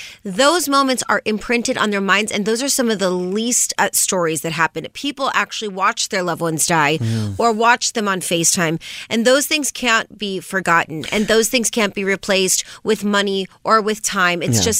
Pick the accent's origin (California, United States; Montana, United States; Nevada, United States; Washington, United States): Nevada, United States; Las Vegas; This is a very sensitive story for me because I'm from Vegas. I grew up in Vegas. My family's still in Vegas.